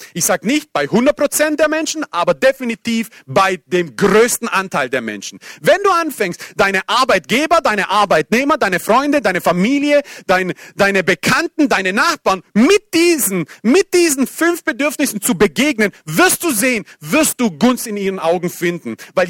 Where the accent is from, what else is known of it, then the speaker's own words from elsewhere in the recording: Croatia; Nein, ich bin Kroate.